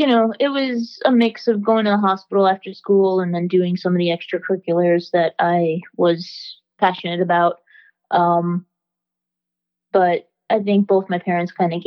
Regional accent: Long Island, New York, United States; I grew up in Long Island, New York.

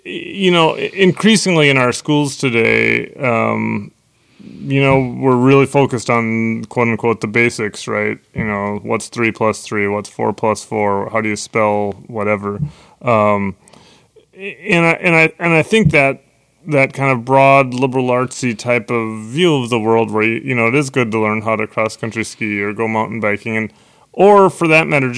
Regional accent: Minneapolis, Minnesota, United States; So I grew up in Southwest Minneapolis, and I have a brother and a sister, both younger than me.

